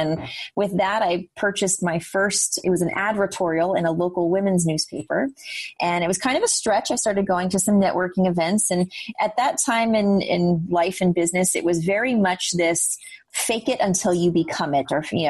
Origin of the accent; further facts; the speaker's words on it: Hawaii, United States; I grew up in Hawaii. So I know, tough life, right? Grew up in Hawaii.